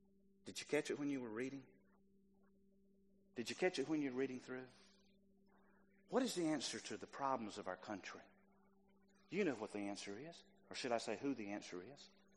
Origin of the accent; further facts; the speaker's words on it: United States; My children are not growing up in the America that I grew up in.